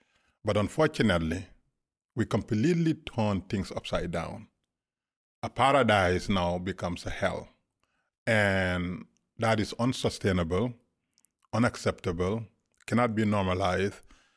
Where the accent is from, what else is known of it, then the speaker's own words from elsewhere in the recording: Senegal; also born or lived in Gambia; I was born in Gambia, raised in Senegal, because Gambia and Senegal is one country